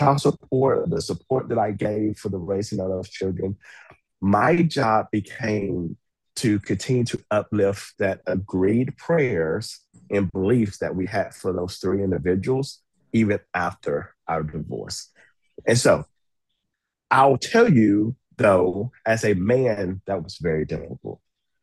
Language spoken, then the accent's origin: English; Texas, United States; now in Austin, United States; leaving my hometown, moving from Northeast Texas, where of course we served together, moving here to Austin